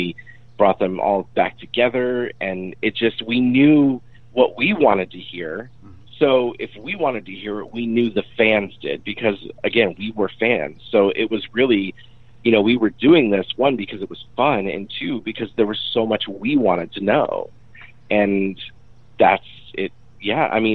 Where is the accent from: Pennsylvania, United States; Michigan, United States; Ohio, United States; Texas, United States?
Michigan, United States; now in Los Angeles, United States; You know, I grew up in Michigan. I went to college in Phoenix, and then I moved to LA to, you know, pursue singing.